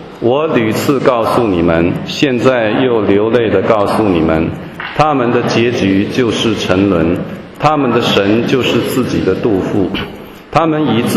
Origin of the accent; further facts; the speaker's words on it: China; 我们这里大部分弟兄姐妹来自中国大陆啊，我们是中国人啊